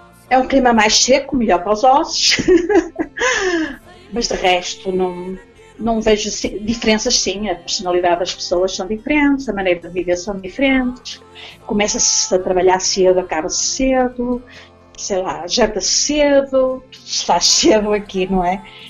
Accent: Portugal; moved away; no futuro eu penso voltar para a minha terra, porque, sei lá, é o nosso lar, é o nosso berço, não é? Como assim dizer, não é? Portanto, eu gostaria muito de voltar para Portugal

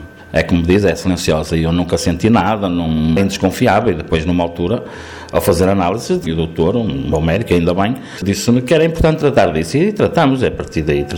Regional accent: Portugal; como bom português, acho que isso que é bom, cozidos à portuguesa e tal

